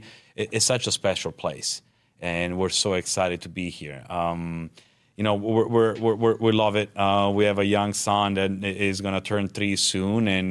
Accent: Italy; also born or lived in New York, United States; now in Nebraska, United States; coming born and raised in Italy, moved to New York, and it's all new for me

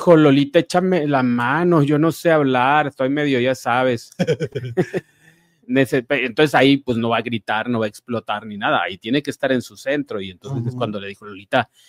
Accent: Ciudad Obregón, Sonora, Mexico; que habló mal de Obregón de mi tierra, dice huele a garnacha y solo tiene 3 calles.

